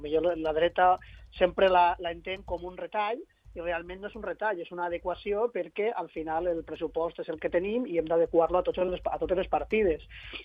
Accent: Valencia, Valencian Community, Spain; jo vinc personalment de València, que és un altre dels territoris en el qual es parla la llengua catalana.

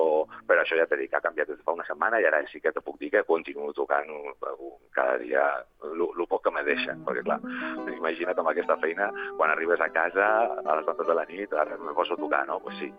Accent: Ibiza, Balearic Islands, Spain; sabeu que soc d'Eivissa

